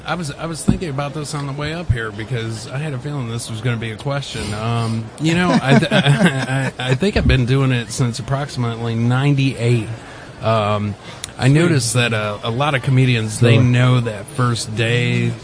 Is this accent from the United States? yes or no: yes; Adrian, Michigan, United States; From Michigan. Adrian, Michigan, down in the southeastern corner. So